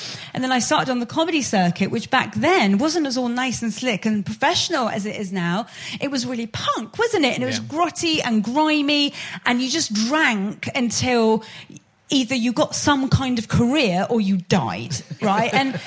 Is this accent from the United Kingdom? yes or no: yes; United Kingdom; Because mostly I'm like, I'm as British as the rest of you.